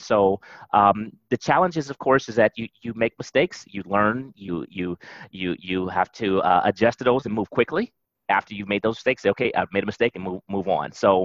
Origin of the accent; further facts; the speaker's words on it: Youngstown, Ohio, United States; So I grew up in Youngstown, and I actually started the entrepreneurial journey when I was really like 10 years old.